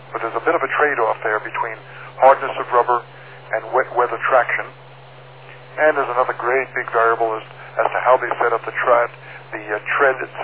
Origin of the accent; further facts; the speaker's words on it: Farmingdale, United States; And I used to live in Farmingdale, John. That was my hometown, way back in the dark ages.